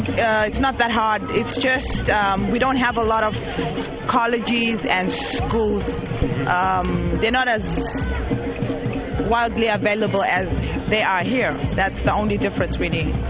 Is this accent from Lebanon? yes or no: no; Zimbabwe; now in United States; Originally I'm from Zimbabwe.